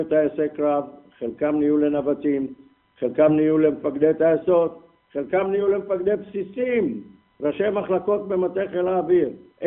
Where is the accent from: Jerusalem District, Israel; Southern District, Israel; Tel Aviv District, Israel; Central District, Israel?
Jerusalem District, Israel; Jerusalem; אני כירושלמי מצוי מגיע לקורס טייס ומגלה שמסביבי נמצאים בעיקר טייסים מקיבוצים ומושבים.